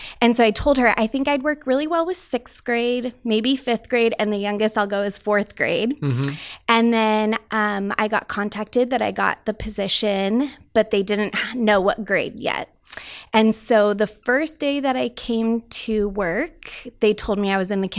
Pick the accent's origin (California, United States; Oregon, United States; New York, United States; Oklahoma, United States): California, United States; San Diego; So I'm originally from San Diego. I was raised here